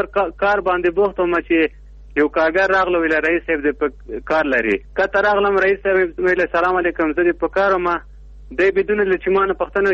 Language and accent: Pashto; Logar, Afghanistan; now in Kabul, Afghanistan; زه د لوګر اوسېدونکی یم. پلان په کابل کې اوسېږم.